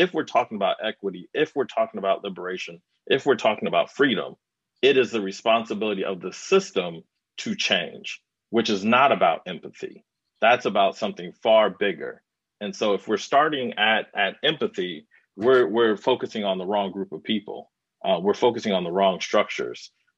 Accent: Chicago, Illinois, United States; And so growing up in Chicago, that has always been a huge part of my reality.

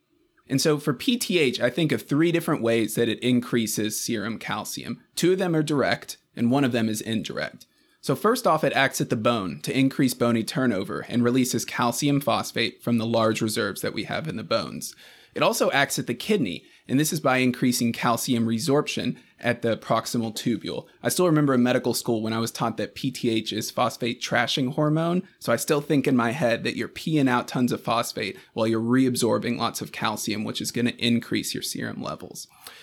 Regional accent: Nicholasville, Kentucky, United States; So I'm originally from Nicholasville, Kentucky. So it's a small town in central Kentucky. Grew up there. I've got two younger brothers.

